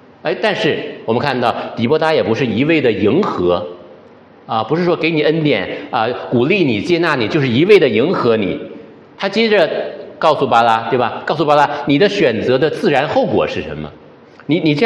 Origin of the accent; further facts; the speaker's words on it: Shenyang, Liaoning, China; 我老家是东北啊，我老家在沈阳。东北男人只要听到四个字儿，就什么都不怕了啊！